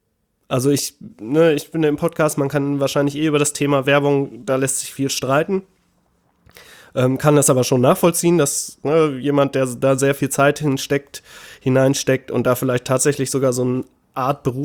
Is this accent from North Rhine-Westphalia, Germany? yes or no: yes; Detmold, North Rhine-Westphalia, Germany; now in Ruhr area, Germany; Aus Lippe. Lippe Detmold.